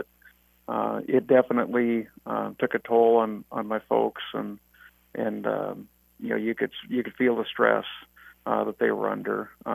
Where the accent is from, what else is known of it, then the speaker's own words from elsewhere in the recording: North Dakota, United States; I grew up in Western North Dakota, went through with my family. I was oldest of five boys